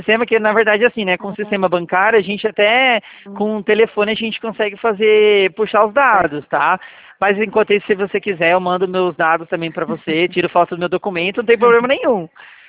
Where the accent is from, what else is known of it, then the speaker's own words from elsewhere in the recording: Limeira, São Paulo, Brazil; Mas eu sou da cidade de Limeira, interior do estado de São Paulo.